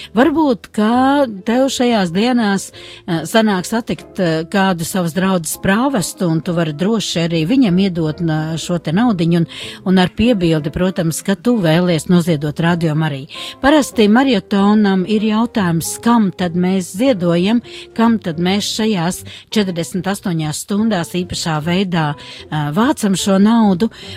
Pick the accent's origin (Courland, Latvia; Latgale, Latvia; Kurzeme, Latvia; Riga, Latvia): Kurzeme, Latvia; Liepāja; no Liepājas